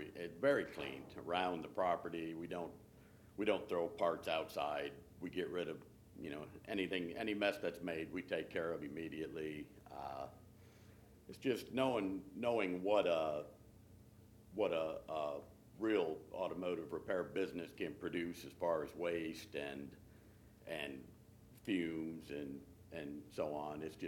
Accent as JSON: {"language": "English", "town": "Frankfort", "region": "Delaware", "country": "United States", "said": "I'm from Frankfort, Delaware, and I'm said mechanic in the back."}